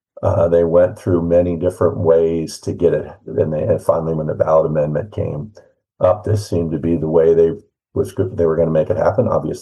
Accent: Pennsylvania, United States; but I did get involved with Pennsylvania, my home state, as I started to learn about this.

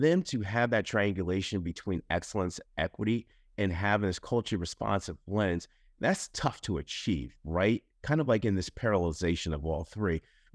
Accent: East Coast, United States; You know, I'm from the East Coast. We say

